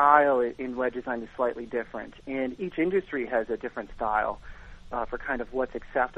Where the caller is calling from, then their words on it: Florida, United States; I'm calling from sunny South Florida.